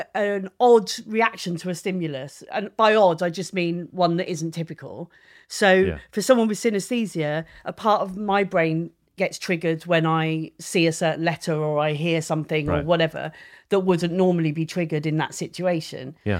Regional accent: Brighton, South East England, United Kingdom; I know I'm from Brighton, but I'm not that person.

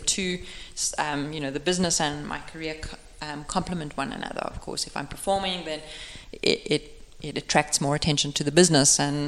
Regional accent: South Africa; growing up in South Africa where the year runs January to December and I'm born in December

